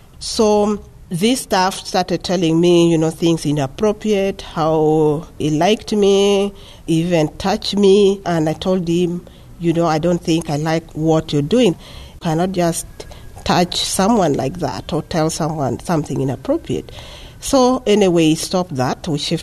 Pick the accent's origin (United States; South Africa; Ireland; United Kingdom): South Africa; As a South African woman, you know, you struggle with a lot of things. Yes, you're coming from a highly patriarchal setting